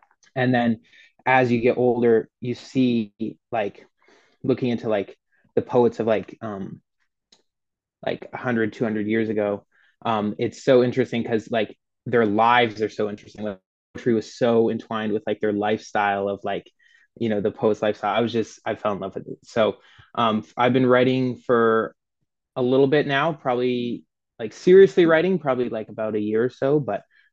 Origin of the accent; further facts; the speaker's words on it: London, Ontario, Canada; also born or lived in Nashville; I was born in Nashville, but raised in London, Ontario, which is where I am now.